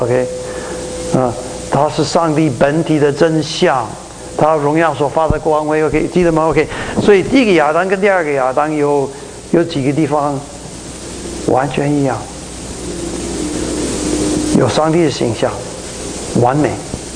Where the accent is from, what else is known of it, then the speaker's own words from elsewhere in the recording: Taiwan; accent: Taiwanese Mandarin; 那是作秀啊，我们台湾国语啊，作秀